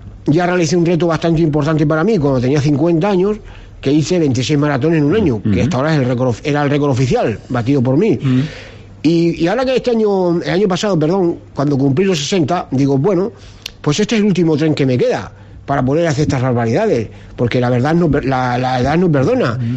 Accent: Cáceres, Extremadura, Spain; now in Castellón, Spain; aquí en Castellón, en la ciudad donde vivo, y me encuentro a gusto, aunque yo soy cacereño.

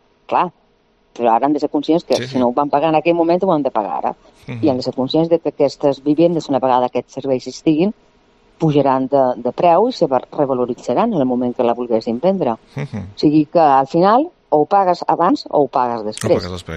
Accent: Valencian Community, Spain; now in Menorca, Spain; Jo som valenciana, però ja fa 25 anys que va arribar a Menorca i, bueno, ja no he partit d'aquí, aquí m'he quedat.

